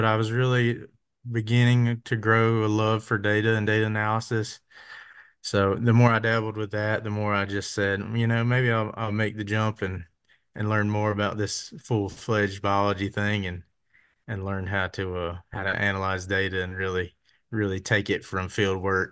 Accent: Greenville, South Carolina, United States; So I grew up on a fair amount of acreage just south of Greenville, South Carolina. We had a small, less than an acre farm pond there

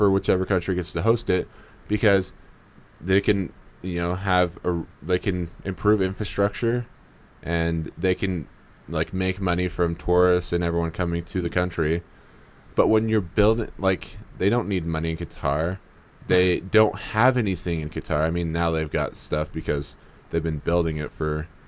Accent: United States; maybe this is the bias because I'm American

